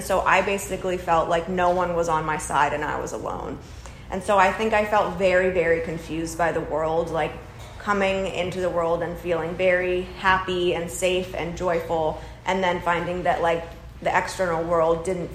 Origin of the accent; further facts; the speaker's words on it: Los Angeles, California, United States; and really growing up in Los Angeles especially, thought that, like, that is what would make me happy.